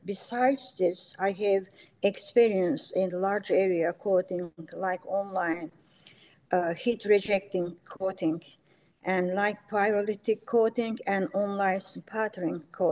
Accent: Istanbul, Turkey; English is a second language; I was born in Istanbul, 1938, to a family where education is most important. My entire education was completed in Turkey in Istanbul University

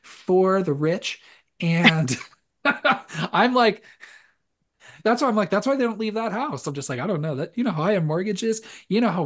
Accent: San Diego, California, United States; This is, you know, I mentioned that this was in San Diego. Mm-hmm. We're from San Diego.

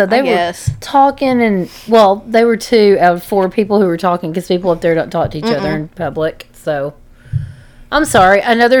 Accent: Texas, United States; From Texas, and you're not, so get over it.

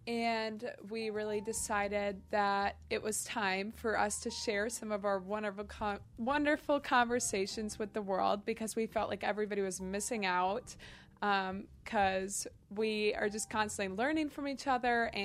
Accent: Minnesota, United States; So one thing about me is I grew up in Minnesota, and you might hear my accent. I don't think I have one

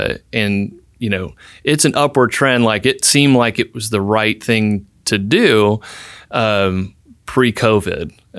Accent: Indiana, United States; there was an opportunity at corporate at the company that I was at back in my hometown in Indiana.

